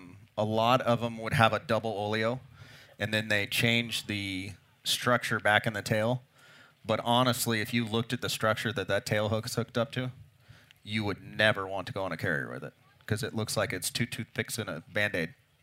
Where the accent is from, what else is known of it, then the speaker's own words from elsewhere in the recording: United States; The only thing the Americans built that it's will, and I'm biased because I'm American, I guess, but the only better airplane is a Bearcat.